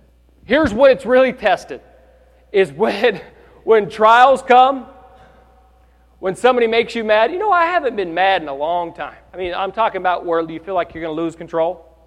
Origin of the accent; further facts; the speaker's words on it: California, United States; I'm from California, right? I moved to Oregon. My whole family moves to Oregon and is involved in my church.